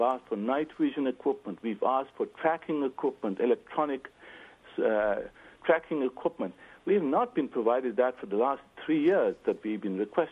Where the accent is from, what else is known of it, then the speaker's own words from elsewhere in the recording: Pakistan; I choose my words very carefully. I'm from Pakistan, and she's not.